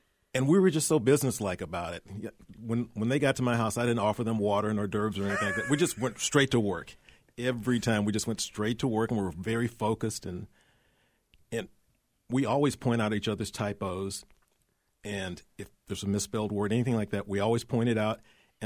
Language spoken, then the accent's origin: English; Houston, Texas, United States; also born or lived in Austin; Yeah, I used to live in Austin. I'm from Houston, but I lived in Austin for about 7 years.